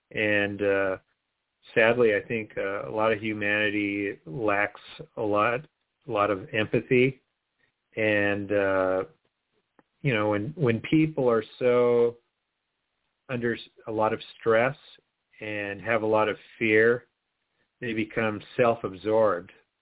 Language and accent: English; Hawaii, United States; Now, I grew up in Hawaii, and so, we eat saimin, which is like ramen.